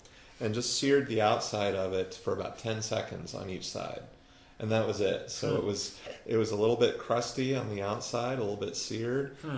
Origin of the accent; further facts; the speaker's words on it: Alaska, United States; I'm from Alaska. I've eaten tons of salmon